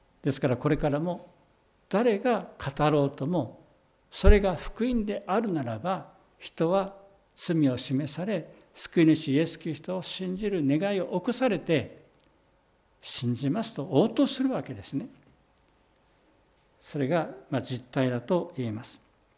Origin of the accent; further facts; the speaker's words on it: Tohoku, Japan; 私も東北出身なので、ちょっと出てしまいましたが